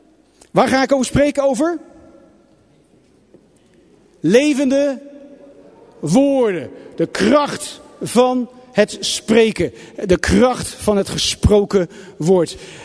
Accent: Netherlands; Ik ben een Nederlander.

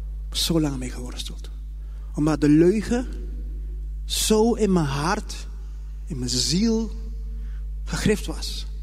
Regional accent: Curaçao; ik kom zelf uit Curaçao. En toen ik op de lagere school zat.

